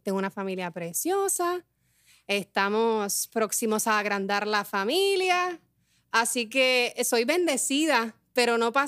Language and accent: Spanish; Peñuelas, Puerto Rico; also born or lived in San Juan; yo soy natural de Peñuela, mami, yo voy a vivir en San Juan cuando sea grande. En San Juan me desarrollé.